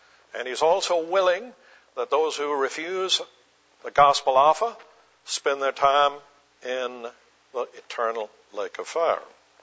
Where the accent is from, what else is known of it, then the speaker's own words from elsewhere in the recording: Charleston, South Carolina, United States; I'm from Charleston. In Charleston, they glorify your ancestry.